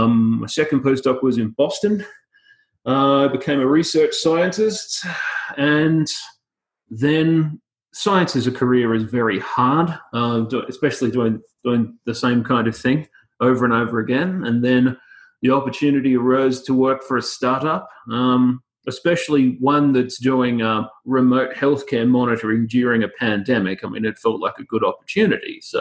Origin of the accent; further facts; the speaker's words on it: Australia; accent: Australian; moved away as an adult; now in United States; I am an Australian gentleman, if that wasn't wildly obvious from the accent. I came to America in the tail end of my PhD, which would have been 2014.